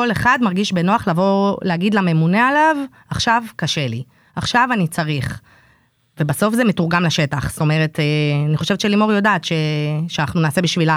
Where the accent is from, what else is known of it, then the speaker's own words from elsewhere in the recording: Ashkelon, Southern District, Israel; זאת אומרת, אני אשקלונית, משביעי באוקטובר תפס אותנו יופי